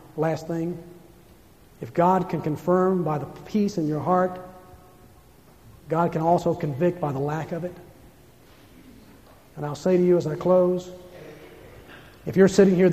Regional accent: Atlanta, Georgia, United States; born there; The day I was born in Crawford Long Hospital in Atlanta, Georgia.

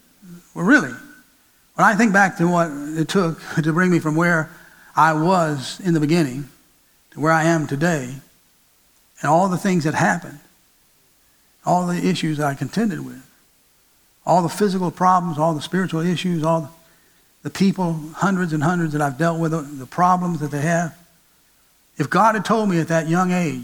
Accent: Georgia, United States; also born or lived in Atlanta; I was born in Crawford Long Hospital in Atlanta, Georgia. I was born in downtown Atlanta. I lived most of my life in the rural northeast Georgia mountain areas and around chicken houses and cattle farms.

